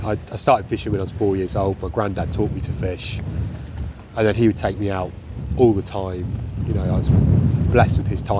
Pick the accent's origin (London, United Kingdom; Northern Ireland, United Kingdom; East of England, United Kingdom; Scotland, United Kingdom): East of England, United Kingdom; I grew up in the Fens, and the Fens is a bit of a pike mecca in terms of, you know, places you can fish for them in Britain.